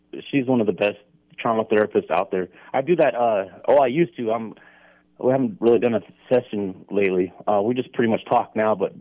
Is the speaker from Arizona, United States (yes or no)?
yes; Arizona, United States; man, I'm from Arizona, so I like a little heat.